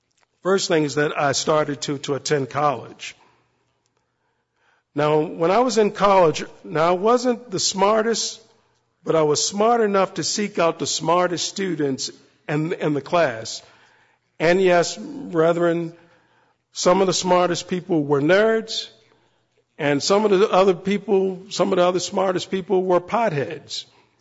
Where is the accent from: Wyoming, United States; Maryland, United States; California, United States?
Maryland, United States; You know, growing up in Maryland, I mean, he was a big prospect back in the 80s.